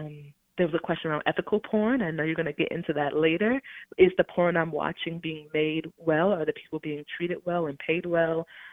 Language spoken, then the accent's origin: English; Long Island, New York, United States; Well, first I want to say I grew up on Long Island, New York.